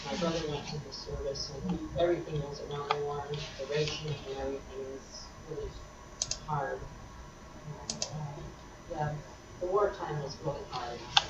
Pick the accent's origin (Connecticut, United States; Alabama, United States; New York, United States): Connecticut, United States; Danbury; I grew up in Danbury. I was there for 4 years in Triangle Street. And then after my mother died, we built a house in Reading.